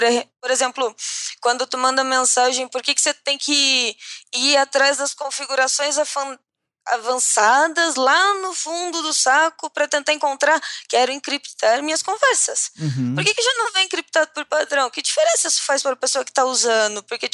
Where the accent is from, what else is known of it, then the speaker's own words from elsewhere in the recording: São Paulo, Brazil; also born or lived in Porto Alegre; Como sou do interior de São Paulo, ali junto do sul de Minas, Rio de Janeiro, vivi em Porto Alegre, cara, a mistura é muito grande